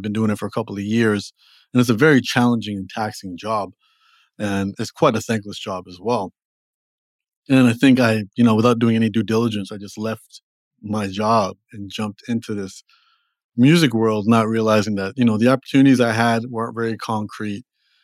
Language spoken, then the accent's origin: English; Toronto, Ontario, Canada; also born or lived in Los Angeles; Okay, so I'm from Toronto originally